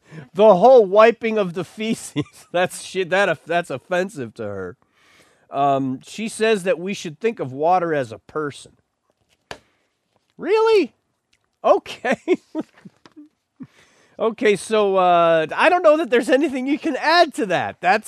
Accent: Buffalo, New York, United States; born there; Yes, I'm indigenous. I was born in Buffalo. South Buffalo, that is. That's right. Pizza, subs, wings. Beef on wick. That's where I was.

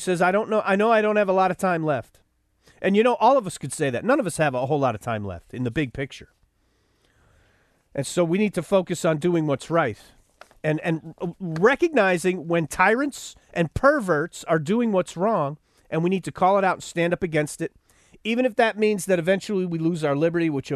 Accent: Buffalo, New York, United States; born there; I mean, I was born there, but I never lived there. I was born in South Buffalo, and I lived there for like a couple of months.

